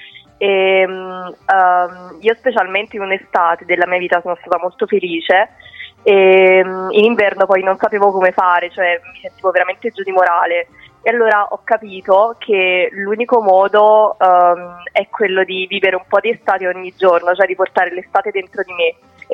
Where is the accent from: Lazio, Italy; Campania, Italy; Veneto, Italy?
Campania, Italy; Naples; Io sono di Napoli.